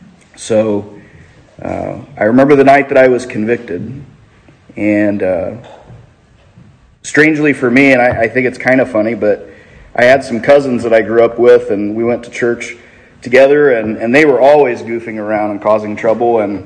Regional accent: Indiana, United States; by way of introducing myself, I'm from Indiana

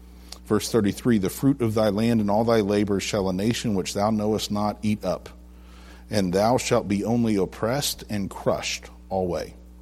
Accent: Indiana, United States; I grew up in Indiana, and if you just drop seed on the ground, it will grow.

